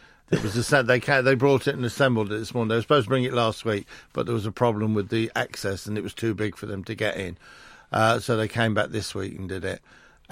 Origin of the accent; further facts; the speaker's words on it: Chester, North West England, United Kingdom; That's my hometown, Chester.